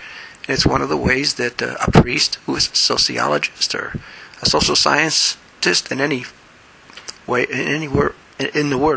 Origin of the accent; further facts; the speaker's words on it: Chicago, Illinois, United States; An accent? Me? I'm from Chicago. We don't have an accent.